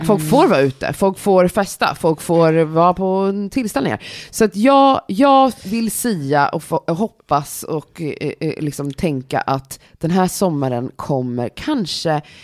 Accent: Sweden; Speciellt som svensk.

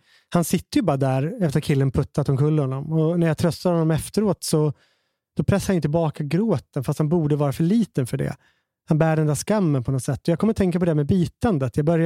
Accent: Hallstahammar, Västmanland County, Sweden; när vi var liten i Hallstahammar

